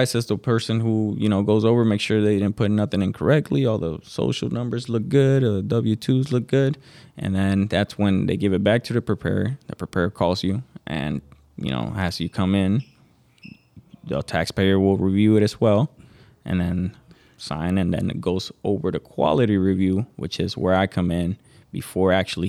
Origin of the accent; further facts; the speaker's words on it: Florida, United States; I'm from Florida, guys, so I love it too.